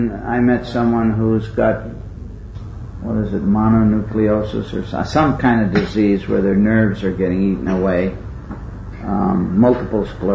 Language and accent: English; Canada; I'm Canadian, so, you know, Canadians always go up to Alaska every once in a while or something.